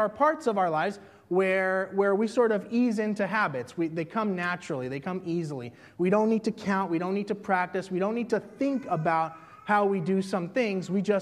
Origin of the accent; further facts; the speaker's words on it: Puerto Rico; because I'm from Puerto Rico and, you know, Latinos are known for dancing